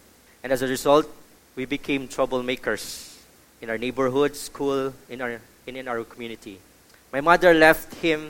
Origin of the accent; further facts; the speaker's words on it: Manila, Metro Manila, Philippines; also born or lived in Cebu; I am the eldest of four children. I was born in Cebu but grew up in Manila.